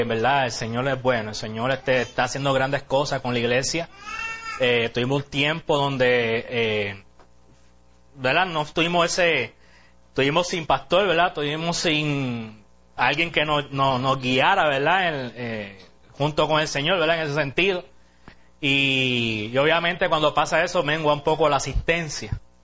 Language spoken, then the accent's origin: Spanish; Caguas, Puerto Rico; Básicamente nos criamos en la iglesia en Caguas